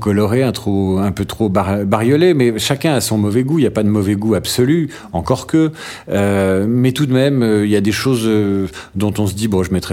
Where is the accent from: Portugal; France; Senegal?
France; Marseille, Provence-Alpes-Côte d'Azur; also born or lived in Paris suburbs / Normandy; J'ai grandi en Normandie. Enfin, je suis né en banlieue parisienne. Ensuite, j'ai habité la Normandie. Et ensuite, mes parents, pour la période importante qu'est l'adolescence, ont vécu à Marseille. Donc moi, j'ai grandi adolescent à Marseille entre 1981 et 1987